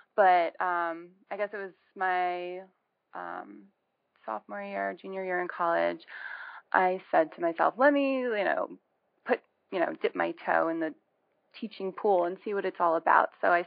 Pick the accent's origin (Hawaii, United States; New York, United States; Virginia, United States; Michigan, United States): New York, United States; And so I guess that's formed my younger years of growing up out on Long Island and with a close-knit family out there